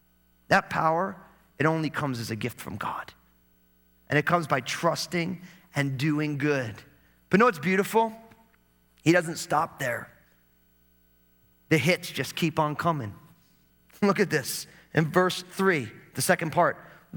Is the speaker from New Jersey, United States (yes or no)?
yes; New Jersey, United States; See, I was born and raised in New Jersey.